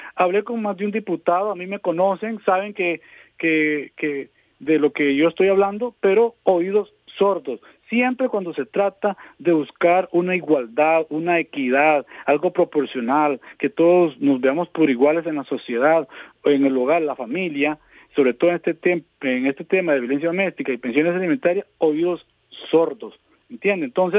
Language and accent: Spanish; Los Chiles, Alajuela, Costa Rica; Un abrazo cariñoso para Upala, Los Chiles y Guatuso. Yo soy de Los Chiles.